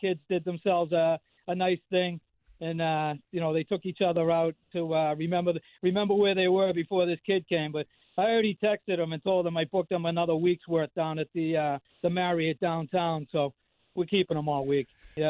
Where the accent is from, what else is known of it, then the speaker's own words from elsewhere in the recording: Boston, Massachusetts, United States; I know I mangle some of them, but you know, I'm from Boston, and this is what I do.